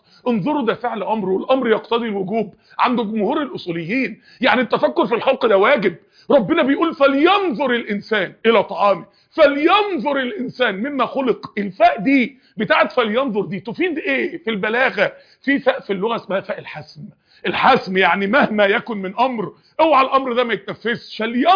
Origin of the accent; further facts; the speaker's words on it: Mansoura, Dakahlia, Egypt; انا من المنصورة